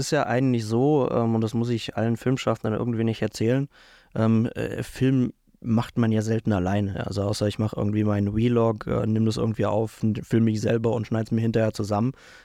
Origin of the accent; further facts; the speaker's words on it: Villingen-Schwenningen, Baden-Württemberg, Germany; Ich komme auch aus Villingen-Schwenningen. … habe auch eine Filmproduktionsfirma hier unten im Süden des Süden Deutschlands.